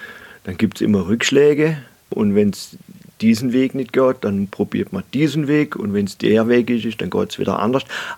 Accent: Breitnau, Baden-Württemberg, Germany; moved away as an adult; also born or lived in Freiburg / Salzburg; ich bin halt ein echter Schwarzwälder. Also ja, ich bin hier in Breitnau aufgewachsen bis 20. Dann war ich unterwegs, zuerst in Freiburg.

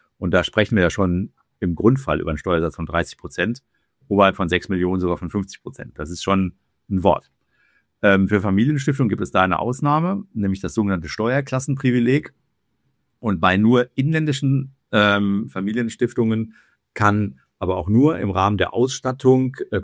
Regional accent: Schwerte, North Rhine-Westphalia, Germany; und ich komme so aus der Nähe von Dortmund, also so zum Tor des Sauerlands, zu Schwerte komme ich.

